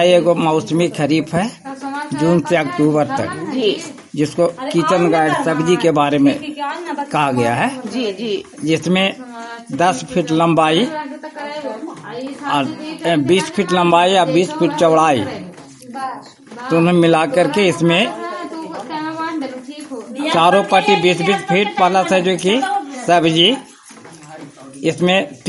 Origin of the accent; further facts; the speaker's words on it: Lakshmi Bigha, India; BRP के पद पर काम करता हूँ। मेरा गांव लक्ष्मी बिगा है।